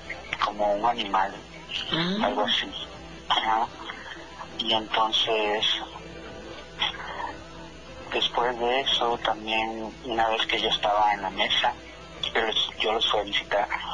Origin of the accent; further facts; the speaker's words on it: Córdoba, Veracruz, Mexico; now in Washington, United States; De Córdoba, Veracruz.